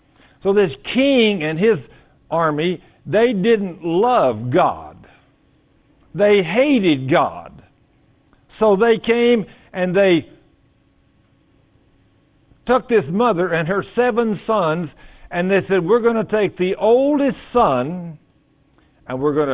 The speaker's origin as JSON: {"language": "English", "region": "Texas", "country": "United States", "tie": "born or raised there", "said": "I mean, you know, when I went to Japan in the Air Force, I was raised in Texas. I'd never experienced an earthquake."}